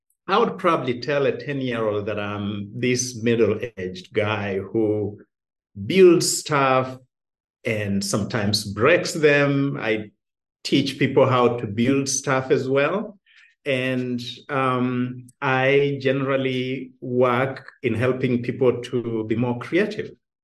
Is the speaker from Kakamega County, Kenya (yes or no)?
yes; Butere, Kakamega County, Kenya; I grew up in Western Kenya in Butere. I make this joke, but I tell people I'm actually serious, that in primary school we didn't wear shoes.